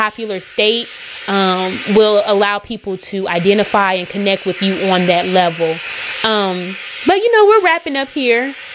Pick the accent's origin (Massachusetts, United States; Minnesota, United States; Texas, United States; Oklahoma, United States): Oklahoma, United States; And because we are from Oklahoma, we always are going to have like a unique experience